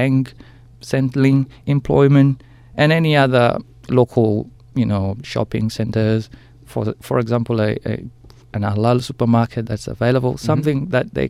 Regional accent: South Sudan; also born or lived in Kenya; now in Australia; Yes, I was born in South Sudan and migrated to Australia in 2003 after spending 9 years in a refugee camp in Kenya.

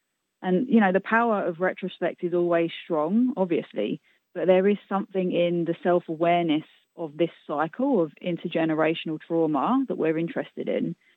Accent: London, United Kingdom; where I was growing up in London as well

